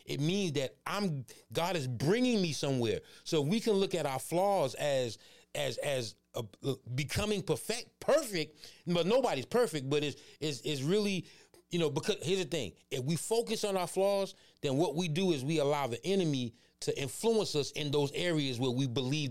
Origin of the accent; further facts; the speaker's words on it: New York, United States; I'm from New York and my wife is from Atlanta.